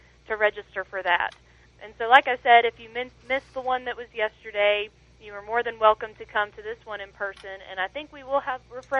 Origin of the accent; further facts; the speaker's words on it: North Carolina, United States; Growing up in Rowan County, you know, it was, we usually would have maybe two or three good snows a year.